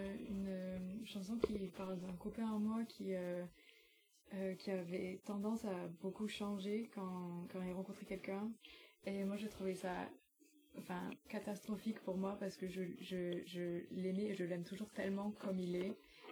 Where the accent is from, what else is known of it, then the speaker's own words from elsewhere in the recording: Occitanie, France; accent: south-west France; also born or lived in England; Mais on a aménagé dans le sud-ouest de la France, du coup...